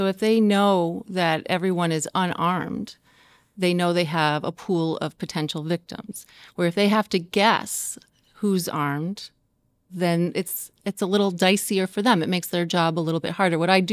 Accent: New York, United States; now in New Hampshire, United States; We came here from New York. We're not used to that.

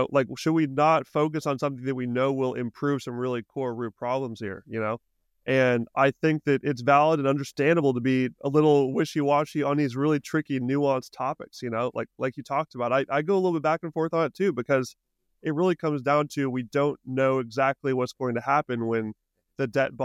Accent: United States; I'm an American, you're an American, like, do I want my country to buy some Bitcoin?

